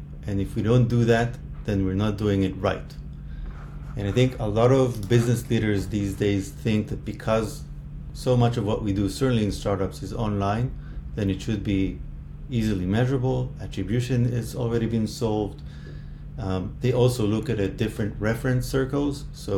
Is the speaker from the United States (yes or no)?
no; Tel Aviv, Tel Aviv District, Israel; I'm from Tel Aviv, Israel, spouse, two kids.